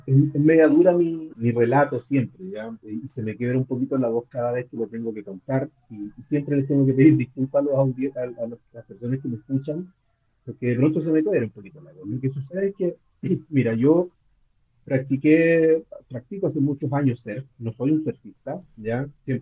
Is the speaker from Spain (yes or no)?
no; Puente Alto, Santiago Metropolitan Region, Chile; Nosotros somos de Puente Alto, que es una comuna, no sé cómo le llaman ustedes allá, distrito, no sé cómo le llaman, pero es un sector de la ciudad. Es bastante clase media, clase baja.